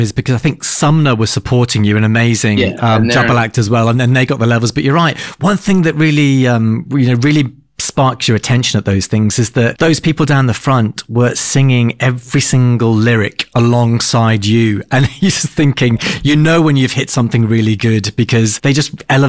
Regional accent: United Kingdom; now in Australia; I'm a Brit. I arrived in Australia back in 2016

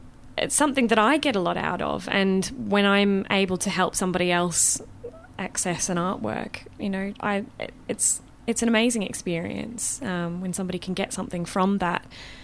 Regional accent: Western Australia, Australia; accent: Australian Scottish; also born or lived in Melbourne; My accent is Australian Scottish, I think. I don't know.

